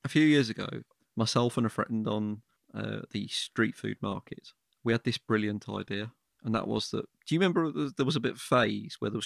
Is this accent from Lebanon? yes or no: no; Birmingham, West Midlands, United Kingdom; You know, we're from Birmingham